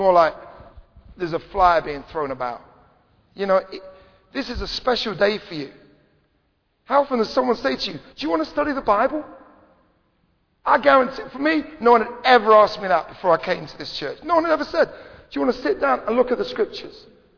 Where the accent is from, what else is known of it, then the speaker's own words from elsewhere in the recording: London, United Kingdom; We live in London, one of the busiest capitals in the world, and we go, wow, I'm just a Londoner, man.